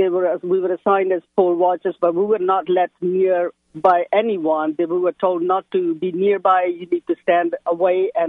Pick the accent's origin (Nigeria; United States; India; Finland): India; also born or lived in England; I am from India, and I lived in England